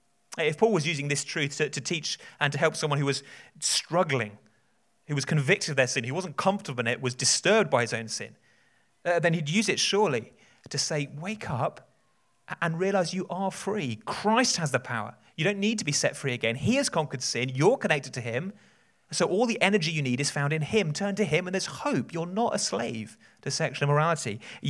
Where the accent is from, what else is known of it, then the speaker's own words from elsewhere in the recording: South West England, United Kingdom; I grew up in Dorset and there were various cliff paths you could walk on.